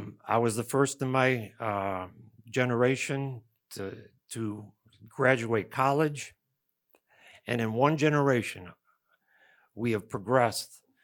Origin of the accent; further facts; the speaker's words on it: Rochester, New York, United States; born there; I was born in Rochester, New York. We had everything.